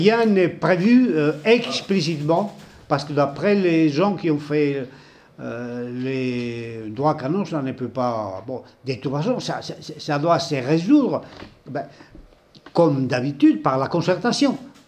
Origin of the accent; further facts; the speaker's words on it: Pamplona, Navarre, Spain; À Paris, par exemple, il n'y a jamais eu de synode. Chez moi, à Pamplune, non plus.